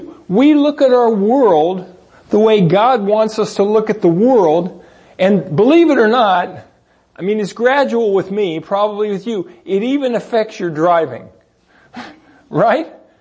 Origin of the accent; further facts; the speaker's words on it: California, United States; And for me, I grew up out here in California